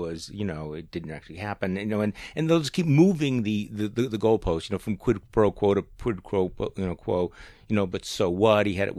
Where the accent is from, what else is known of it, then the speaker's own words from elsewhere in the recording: Wisconsin, United States; we have a new poll out of my home state of Wisconsin